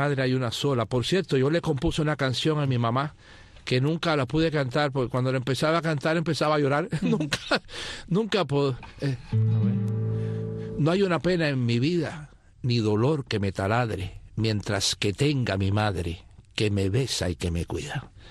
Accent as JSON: {"language": "Spanish", "town": "San Miguel del Padrón", "region": "Havana", "country": "Cuba", "tie": "born or raised there", "said": "No, yo me crié en San Miguel del Padrón."}